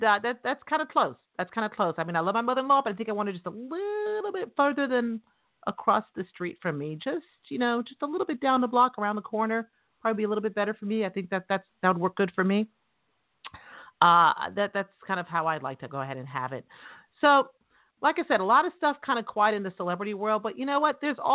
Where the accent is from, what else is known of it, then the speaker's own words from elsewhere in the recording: New York, United States; Now, if anybody knows anything about New Jersey, I just want you to know I'm from New York.